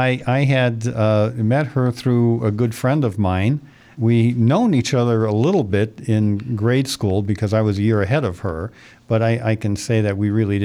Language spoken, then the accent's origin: English; Cleveland, Ohio, United States; I grew up in a small neighborhood, St. Hyacinth Parish, a North Slavic Village area of Cleveland. So that's where I went to grade school, and that's where I had grown up.